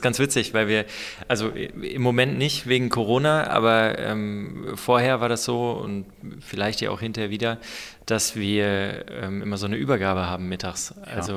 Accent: Bocholt, North Rhine-Westphalia, Germany; also born or lived in Cologne / Vienna; now in Kiel, Germany; Ich komme aus Bocholt in NRW, das muss jeder kennen, definitiv. Nee, so Oberhausen, die Ecke da irgendwo im Norden NRWs in Richtung holländische Grenze. Und dann in Köln studiert, kurz in London gewesen, nach Wien und dann nach Kiel.

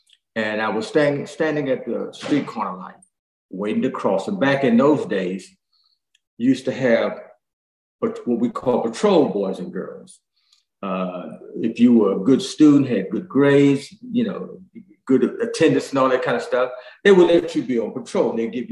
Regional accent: Washington, District of Columbia, United States; also born or lived in North Carolina; I grew up in Washington, D.C., as you know. That's where I'm from, born and raised. Raised between Washington, D.C. and North Carolina, Durham, Raleigh, Rocky Mount.

